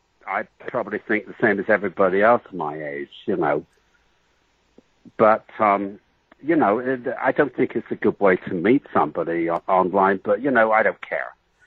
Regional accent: England, United Kingdom; I'm a little bit exotic because I came from England

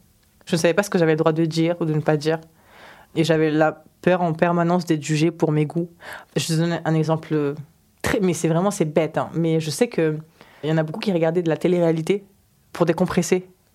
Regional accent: South, France; accent: southern French; Et c'est là où j'ai perdu mon accent du sud.

